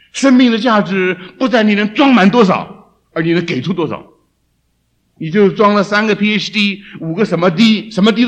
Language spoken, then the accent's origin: Chinese; China; 我们都是中国人